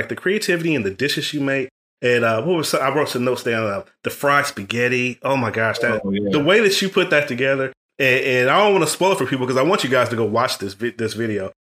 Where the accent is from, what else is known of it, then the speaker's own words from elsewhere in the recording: Midwest, United States; I was telling my wife, I'm like, yeah, and I'm from the Midwest too.